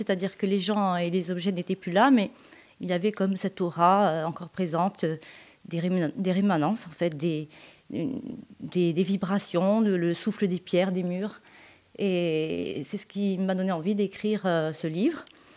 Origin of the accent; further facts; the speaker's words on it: Bastia, Corsica, France; moi je suis née à Bastia et j'ai grandi à Bastia.